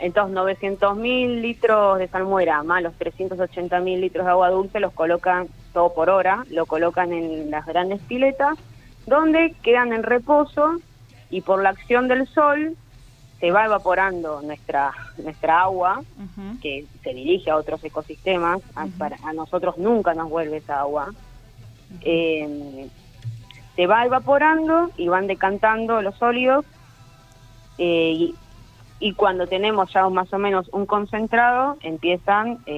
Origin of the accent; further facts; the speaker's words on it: Catamarca, Argentina; Bueno, yo soy de Catamarca.